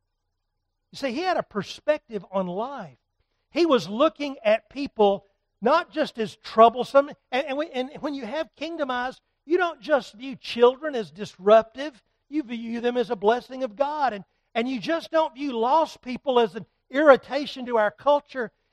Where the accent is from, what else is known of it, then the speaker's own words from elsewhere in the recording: Atlanta, Georgia, United States; When I was a teenager growing up in Atlanta, Georgia, I had a dream job as a teenage boy.